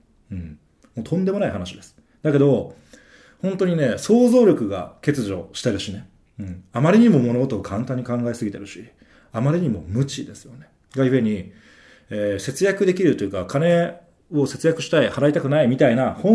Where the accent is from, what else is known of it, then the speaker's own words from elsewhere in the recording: Fukuoka, Japan; 僕は、18歳まで、生まれ育った福岡県で生活をしていたんですけど、